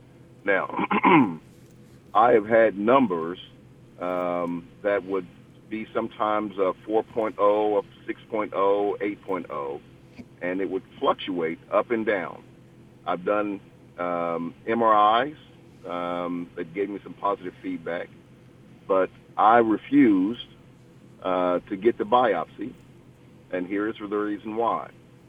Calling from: Dothan, Alabama, United States; I am calling from Dothan, Alabama.

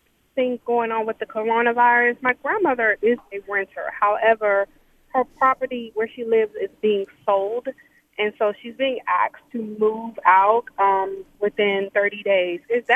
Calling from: Georgia, United States; I'm actually calling from Georgia. My grandmother lives in D.C.

